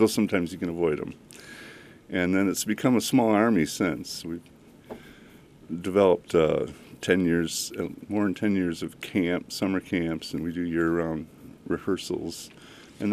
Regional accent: Adrian, Michigan, United States; also born or lived in Tecumseh; Yeah, I was born in Tecumseh and went to high school in Adrian, Michigan.

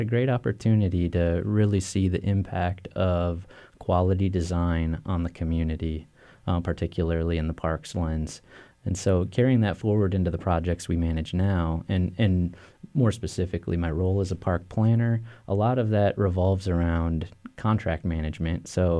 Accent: Michigan, United States; But I hail from Michigan.

